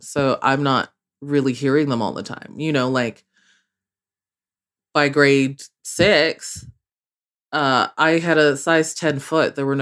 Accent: Calgary, Alberta, Canada; You know, if you ask me where are you from and I say Calgary, why aren't you accepting that answer? First of all, I said Calgary.

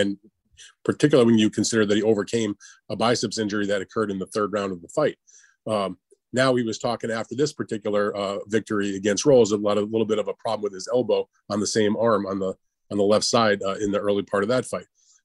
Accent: Northeast, United States; moved away; Hey man, I grew up in the Northeast also, and I left there 20 plus years ago.

